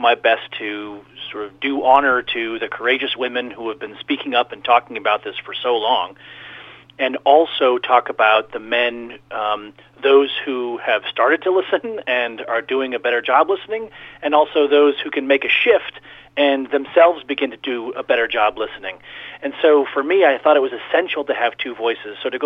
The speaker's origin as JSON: {"language": "English", "region": "Massachusetts", "country": "United States", "tie": "born or raised there", "said": "I grew up outside of Boston, and I lived in a blue-collar and middle-class town"}